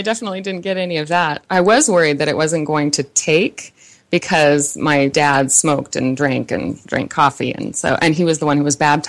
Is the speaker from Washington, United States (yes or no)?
no; Utah, United States; So I grew up in Utah, in a tiny little town in southern Utah. It was all farmers and people who worked for Union Pacific Railroad